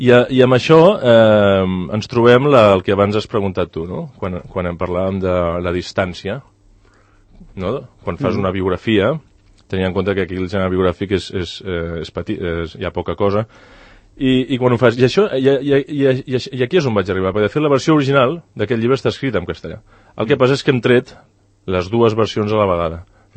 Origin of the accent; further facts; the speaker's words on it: Catalonia, Spain; les actituds aquelles històriques que com a català m'afecten.